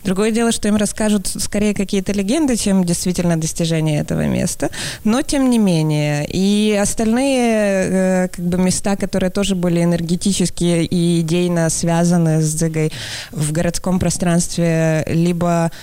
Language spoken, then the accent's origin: Russian; Kyiv, Ukraine; Я приехала сюда из Киева